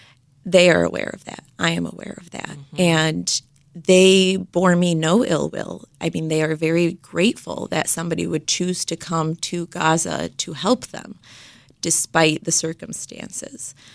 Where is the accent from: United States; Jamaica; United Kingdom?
United States; Every person that I was introduced to who found out that I was from the United States would ask me, Doctor, do you know when the war is going to end? Because in their mind, coming from the United States, I must have some information